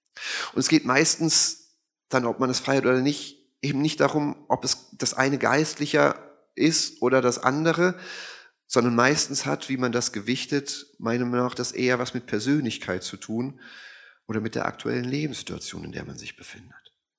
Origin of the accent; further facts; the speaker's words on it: Germany; Also als Deutsche müssen wir auch unser Deutschsein nicht ablegen